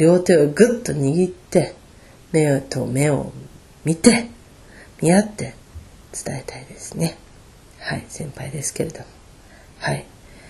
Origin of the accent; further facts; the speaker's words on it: Machida, Tokyo, Japan; 私はもうずっと東京都町田市鶴川でしか生まれ育ってなかったわけですから